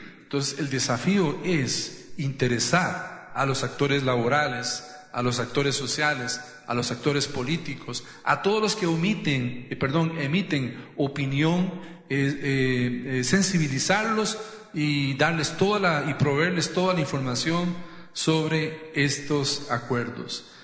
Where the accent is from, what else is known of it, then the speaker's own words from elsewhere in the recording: Costa Rica; mi privacidad como ciudadano costarricense